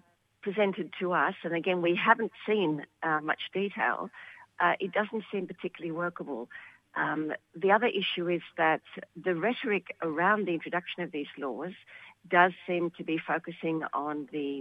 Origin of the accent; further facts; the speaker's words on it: Australia; Look, all of us feel very strongly that we are Australian, that this is our home.